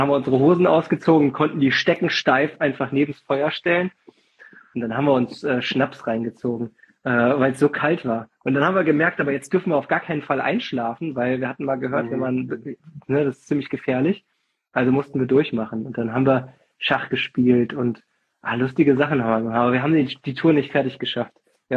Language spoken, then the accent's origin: German; Hesse, Germany; ich bin ja bei Fulda groß geworden